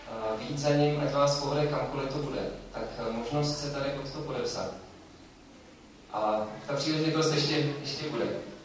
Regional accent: Prague, Czechia; my jsme na Vinohradech, já jsem původně z Vinohradu, z CBčka

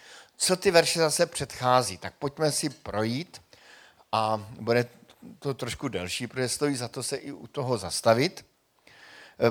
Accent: Frýdek-Místek, Moravian-Silesian Region, Czechia; já pocházím z Frýdku Místku a tam se čepuje Radegast.

